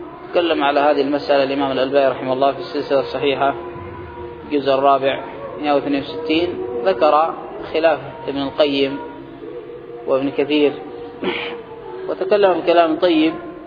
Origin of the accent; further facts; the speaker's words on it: Yemen; مثل حتى هؤلاء الذين عندنا في اليمن الذين ضلوا